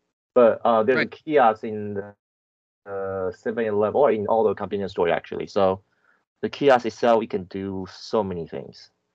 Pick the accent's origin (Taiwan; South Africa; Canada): Taiwan; English is a second language; also born or lived in United States